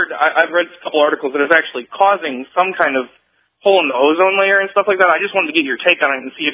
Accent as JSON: {"language": "English", "town": "Chicago", "region": "Illinois", "country": "United States", "said": "I'm usually from Chicago. I live in Chicago, but I'm down here in Mesa, Arizona, visiting family."}